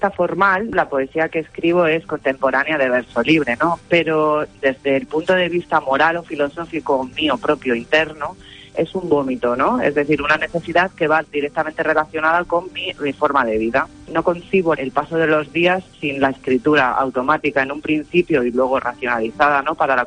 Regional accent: Guadalajara, Castilla-La Mancha, Spain; also born or lived in Madrid; nací en Madrid, pero muy pronto me trajeron a Guadalajara.

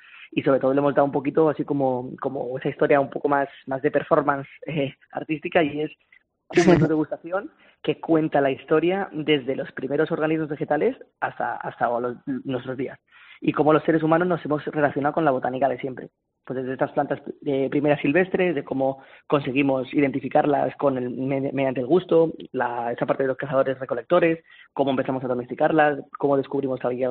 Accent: Madrid, Community of Madrid, Spain; Porque yo soy de Madrid

